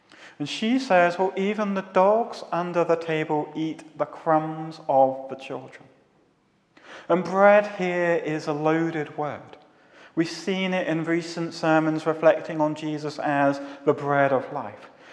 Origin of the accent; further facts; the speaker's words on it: England, United Kingdom; We are Gentiles, not even from the Holy Land. We are from England, from Britain, from other countries around the world, but living and residing here in this moment.